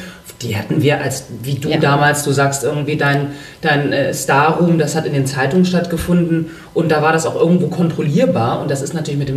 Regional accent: Germany; born there; Ich bin halt in Deutschland geboren, ich spreche fließendes, reines Hochdeutsch.

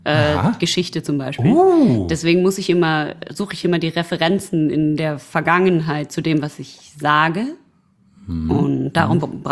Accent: Siegen, North Rhine-Westphalia, Germany; born there; also born or lived in Sweden / United States; Ich komme ja übrigens auch aus Nordrhein-Westfalen, ne? Also ich bin ja geboren.

